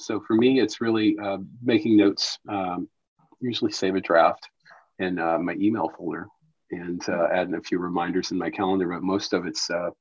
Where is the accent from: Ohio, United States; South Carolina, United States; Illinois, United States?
South Carolina, United States; now in San Francisco, United States; Originally from South Carolina.